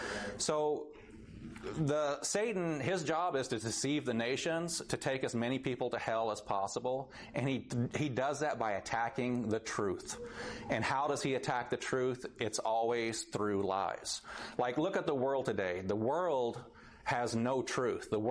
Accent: Oklahoma City, Oklahoma, United States; where I grew up around Oklahoma City, between Oklahoma City and Stillwater.

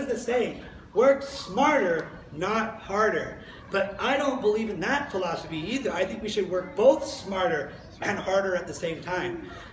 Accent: Kapaa, Hawaii, United States; I grew up in Kapaa Elementary, middle, and high school

